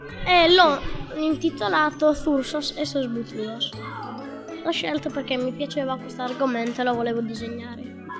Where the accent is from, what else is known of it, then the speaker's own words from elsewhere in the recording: Nuoro, Sardinia, Italy; born there; io sono nato a Nuoro però vivo a Forni. Ho 10 anni, quasi 11